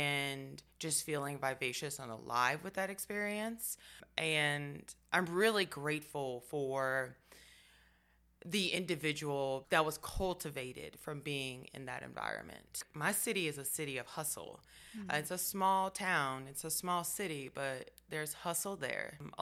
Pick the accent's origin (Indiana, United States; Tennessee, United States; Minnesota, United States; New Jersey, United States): Tennessee, United States; Memphis; A little bit. Just a little bit. It's full of character, love. Food is phenomenal. There's a lot of grit and grind in the city.